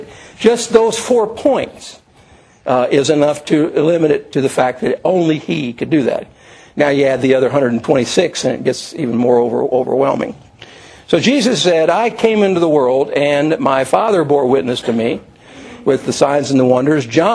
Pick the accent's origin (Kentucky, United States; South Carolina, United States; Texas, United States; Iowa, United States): Kentucky, United States; Owensboro; born there; also born or lived in Louisville, United States; I was born in Owensboro, Kentucky.